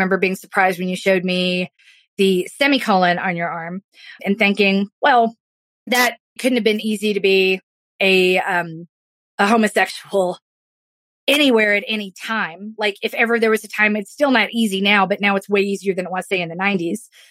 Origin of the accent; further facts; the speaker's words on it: the South, United States; accent: Southern; something I've never been able to do with my Southern accent. Yeah, I'm Southern, you know